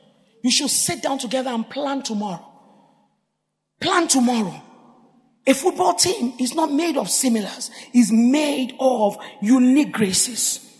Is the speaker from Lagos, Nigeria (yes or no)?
yes; Lagos, Nigeria; If I talk to you, I came from Lagos, oh.